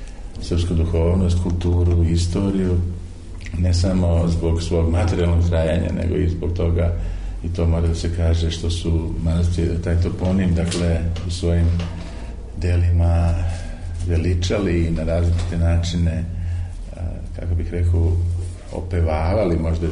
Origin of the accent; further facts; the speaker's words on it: Kraljevo, Raška District, Serbia; born there; Ja sam rođen u Kraljevu